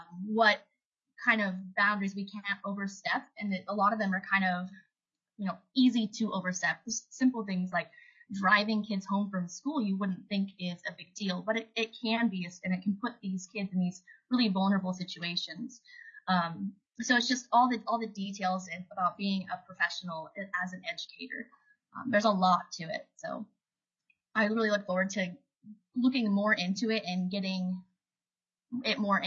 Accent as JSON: {"language": "English", "town": "Wasilla", "region": "Alaska", "country": "United States", "tie": "born or raised there", "said": "I've lived in Alaska my whole life. I was born in Palmer and raised in Wasilla."}